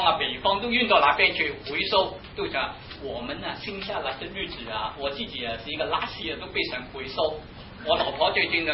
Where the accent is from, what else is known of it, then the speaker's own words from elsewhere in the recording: Hong Kong; 我是从香港来的，香港人最喜欢讲钱